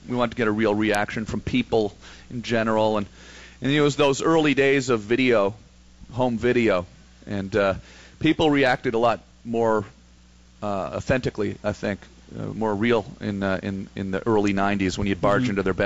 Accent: Ottawa, Ontario, Canada; So I'm from Ottawa, Canada, right?

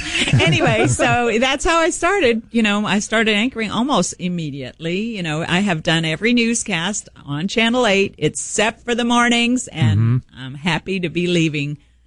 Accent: Harlingen, Texas, United States; I was an intern there for 2 years at KGBT in Harlingen, my hometown.

